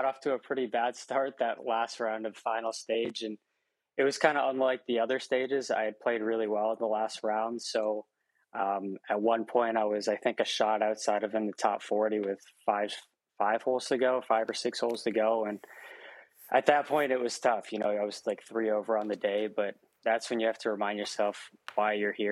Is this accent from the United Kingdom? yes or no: no; Massachusetts, United States; You know, up here, I'm from Massachusetts, and there wasn't really much to play in, to be honest.